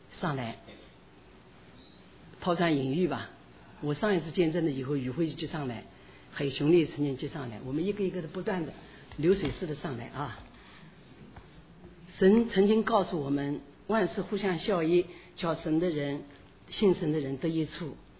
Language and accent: Chinese; China; 我们中国人比较内向，在神的家里头我们不应该这样的